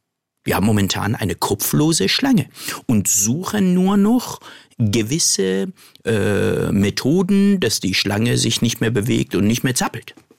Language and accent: German; Iran; das haben wir als Iraner satt.